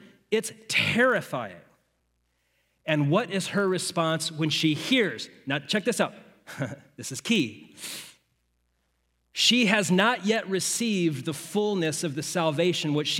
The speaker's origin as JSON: {"language": "English", "town": "Phoenix", "region": "Arizona", "country": "United States", "tie": "born or raised there", "said": "I grew up in the West. I grew up here in Phoenix."}